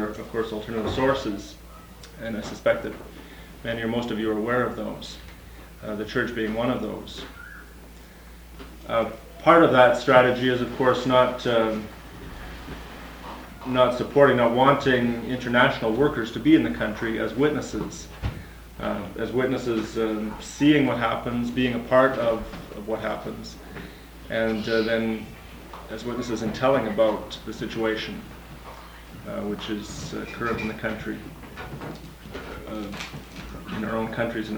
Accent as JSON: {"language": "English", "country": "Canada", "said": "Well, as a Canadian"}